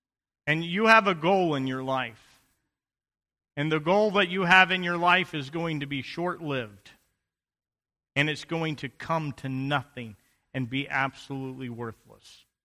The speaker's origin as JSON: {"language": "English", "region": "Tennessee", "country": "United States", "said": "I'm from Tennessee, and the house I grew up in, if you go back to that house, it's all been torn down and grown over with weeds"}